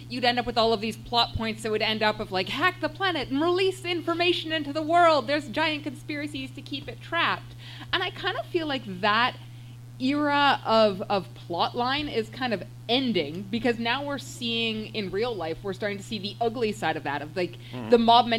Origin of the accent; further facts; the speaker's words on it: Canada; And I'm Canadian